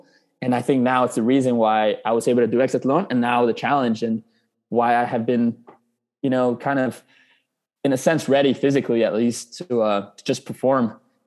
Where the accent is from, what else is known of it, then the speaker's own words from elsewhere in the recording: El Paso, Texas, United States; I started since I was 5 years old playing here in, I'm from El Paso, Texas. So this is where I played my entire life. And then I went out to play in Phoenix, Arizona, a university out there.